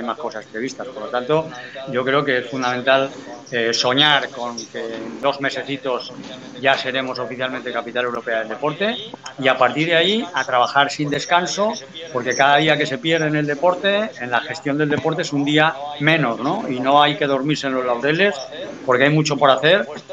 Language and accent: Spanish; Zaragoza, Aragon, Spain; especialmente como zaragozano y zaragocista